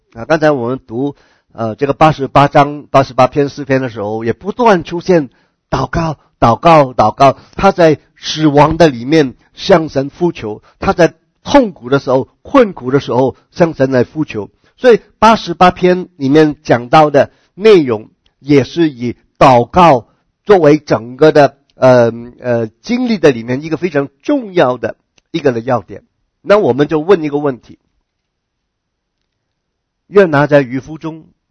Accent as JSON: {"language": "Chinese", "country": "China", "said": "认为死了就是我们中国人说一了百了了"}